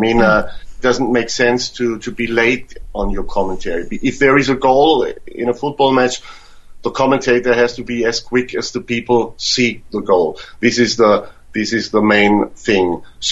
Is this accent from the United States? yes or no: no; Austria; the Special Olympics, which takes place in Austria, in my home country